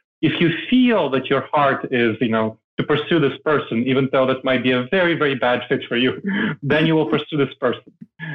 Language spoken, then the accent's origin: English; New York City, New York, United States; English is a second language; And when I came to the United States. I grew up in New York City. So that was a cultural melting pot.